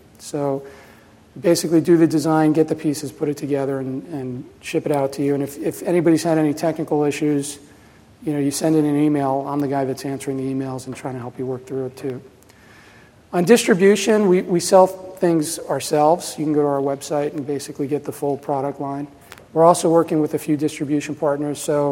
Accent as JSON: {"language": "English", "region": "New Jersey", "country": "United States", "tie": "born or raised there", "said": "Growing up in New Jersey, we had a lot of video games. I grew up in the 70s and early 80s, and video games were everywhere."}